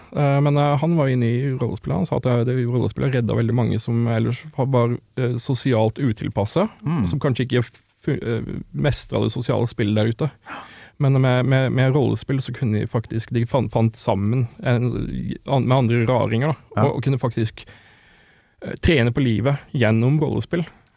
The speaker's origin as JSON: {"language": "Norwegian", "region": "Southern Norway", "country": "Norway", "tie": "born or raised there", "said": "jeg har vokst opp på Sørlandet, ikke sant?"}